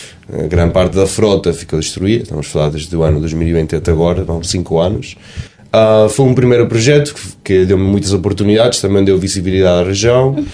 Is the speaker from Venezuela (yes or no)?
yes; Venezuela; now in Portugal; Estou a falar da Venezuela, onde eu fui criado, nascido, e porque eu chego aos Açores é porque os meus avós paternos são todos de São Miguel.